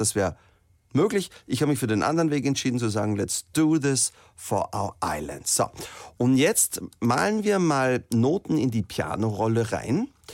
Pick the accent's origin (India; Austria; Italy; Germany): Austria; Salzburg; Wir kommen aus Salzburg, wo er geboren ist.